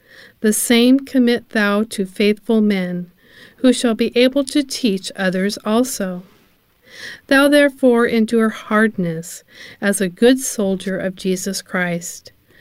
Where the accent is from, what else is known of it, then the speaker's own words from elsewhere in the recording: Albuquerque, New Mexico, United States; I'm from Albuquerque, New Mexico